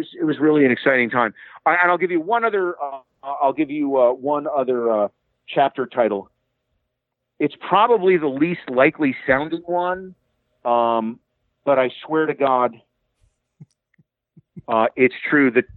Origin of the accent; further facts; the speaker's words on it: Newark, New Jersey, United States; Family, we're from Newark, New Jersey originally. My cousin's still up in that area.